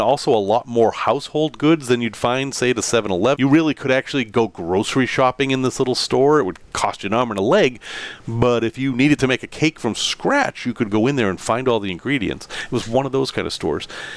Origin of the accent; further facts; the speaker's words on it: Salem, Massachusetts, United States; also born or lived in West Virginia; I'm from Salem, Massachusetts. I'm going to Salem's College in Salem, West Virginia.